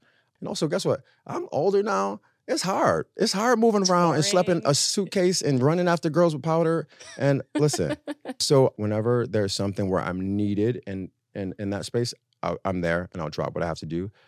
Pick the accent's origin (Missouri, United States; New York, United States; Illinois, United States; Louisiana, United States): New York, United States; New York City; But I'm from Harlem.